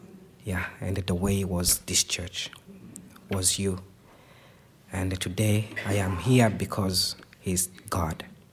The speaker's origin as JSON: {"language": "English", "country": "Burundi", "lives_now": "Kenya", "said": "I am working in Kenya right now, but I come from Burundi."}